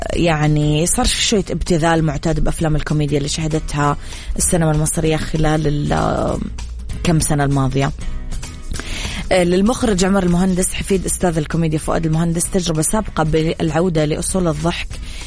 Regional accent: Dammam, Eastern Province, Saudi Arabia; عندنا بالدمام ما عمره نضحكنا معاه، كله زحمة

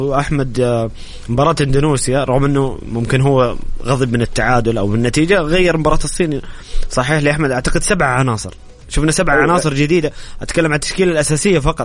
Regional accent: Saudi Arabia; بس أنا إلى الآن أنا كمواطن سعودي، كمتابع، كمحب للمنتخب

